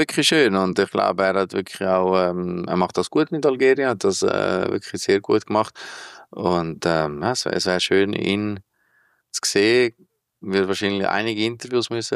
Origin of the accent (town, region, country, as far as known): Switzerland